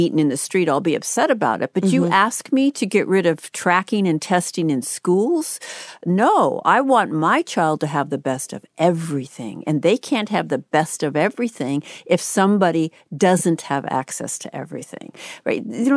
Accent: Boston, Massachusetts, United States; I'm from Boston.

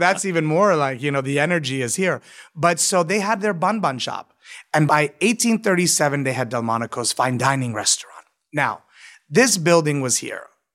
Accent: New York City, New York, United States; I'm a born New Yorker, born and raised

